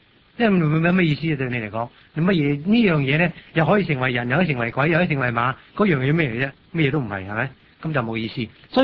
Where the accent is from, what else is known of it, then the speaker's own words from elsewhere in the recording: Guangdong, China; 我哋廣東人